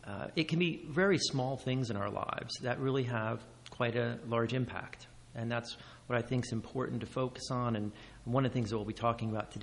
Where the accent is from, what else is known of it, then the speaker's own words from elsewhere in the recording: New Jersey, United States; Born and raised in Hunterdon County